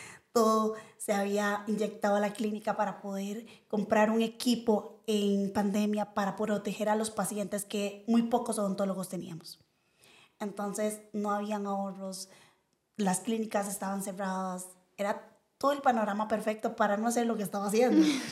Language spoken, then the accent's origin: Spanish; Guanacaste, Costa Rica; Yo soy de Guanacaste.